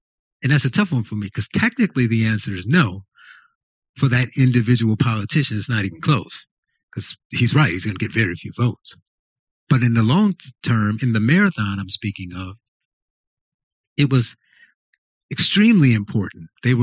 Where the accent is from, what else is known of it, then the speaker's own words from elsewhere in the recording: Gary, Indiana, United States; You know, I talked about where I come from and my upbringing. And I grew up in Gary, Indiana, majority black town. Most people were Democrats.